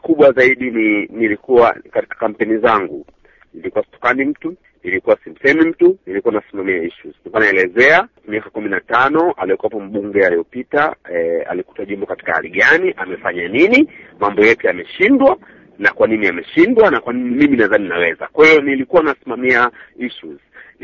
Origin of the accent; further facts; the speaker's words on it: Kigoma, Tanzania; nikaamua kugombea jimbo ambalo ni nyumbani kwetu, Kigoma Kaskazini